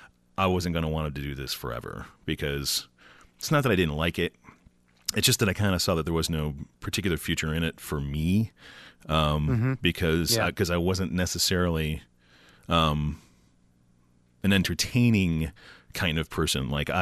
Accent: Syracuse, New York, United States; I was raised in Syracuse, and just one of four children, me and my brothers, driving around in the car with the parents

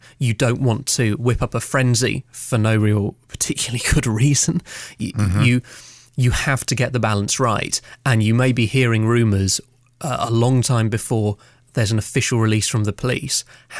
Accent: South West England, United Kingdom; now in Manchester, United Kingdom; I grew up in Devon.

